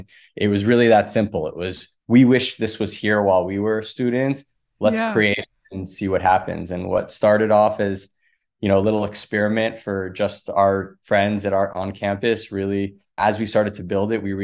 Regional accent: Los Angeles, California, United States; also born or lived in Sydney, Australia; So I grew up in Los Angeles. I'll take you back a little bit. I grew up in Los Angeles. I ended up at Georgetown in 2003, almost 20 years ago.

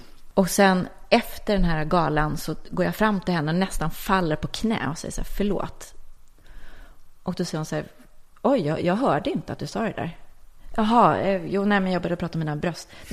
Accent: Lidingö, Stockholm County, Sweden; Jag är uppvuxen på Lidingö. Jag är uppvuxen i ett stort gult trähus. Jättefint. Det var ganska bohemiskt och lite proggigt när jag växte upp.

